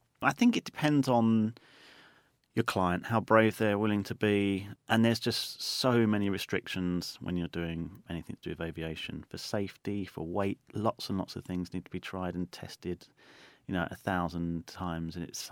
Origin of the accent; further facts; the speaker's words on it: United Kingdom; just because I'm British